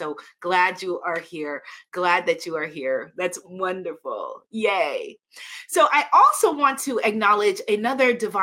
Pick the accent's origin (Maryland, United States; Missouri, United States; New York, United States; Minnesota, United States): New York, United States; accent: New York; You can mock back my New York accent.